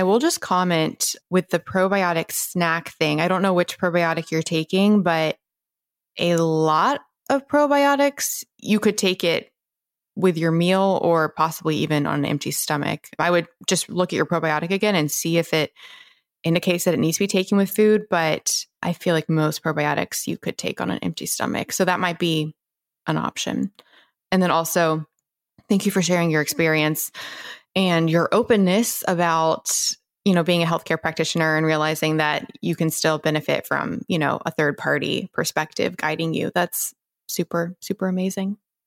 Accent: Memphis, Tennessee, United States; also born or lived in Virginia; Yeah, well, I was here till I was 10. And then I was in Memphis my formative years of 10 until 17. So middle school and high school, elementary school part of it.

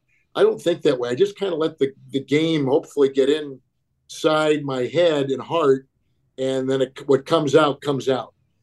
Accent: Green Bay, Wisconsin, United States; I grew up in Green Bay, My dad was with the Packers for 37 years.

